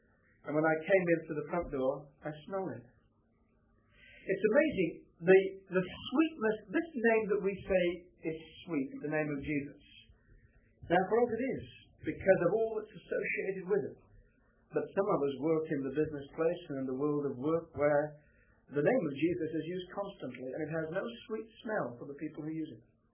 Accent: West Midlands, United Kingdom; I come originally from North Staffordshire, the potteries part of the world that is sometimes referred to as smoke on stench. And it really was pretty polluted when I was a boy growing up.

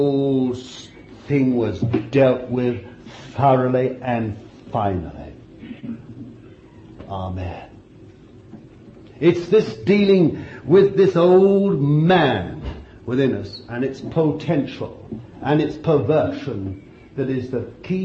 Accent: England, United Kingdom; And you see, we're English, we've been told not to do this.

